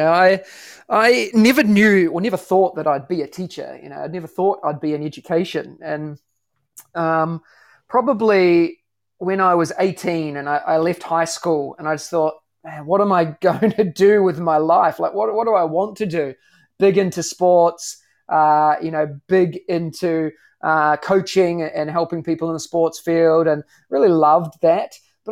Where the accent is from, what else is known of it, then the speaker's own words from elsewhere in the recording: New Zealand; accent: New Zealand; moved away as an adult; now in Singapore; My background is, as you can tell by the accent, I'm from New Zealand. I'm a teacher.